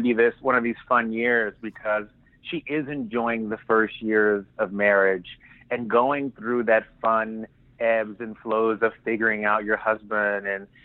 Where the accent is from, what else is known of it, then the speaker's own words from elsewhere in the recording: the South, United States; she and I are kind of sort of the same in the sense that we're from the South and we just say it like it is.